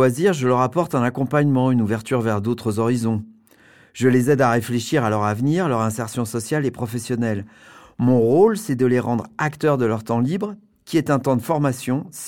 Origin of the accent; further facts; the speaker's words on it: Casablanca, Casablanca-Settat, Morocco; moved away as an adult; Je suis originaire de Casablanca et j'y ai vécu jusqu'à 23 ans.